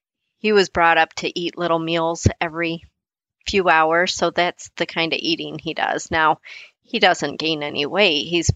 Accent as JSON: {"language": "English", "region": "California", "country": "United States", "tie": "born or raised there", "said": "Like, we had a McDonald's up the road from us. I grew up in California. And so we had a McDonald's like right up the street."}